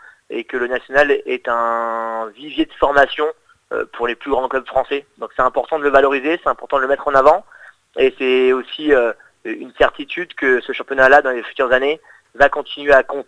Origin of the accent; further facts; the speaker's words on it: Bergerac, Nouvelle-Aquitaine, France; je viens de Bergerac, que j'ai grandi dans le club de Bergerac et que je porte haut et fort les couleurs du Périgord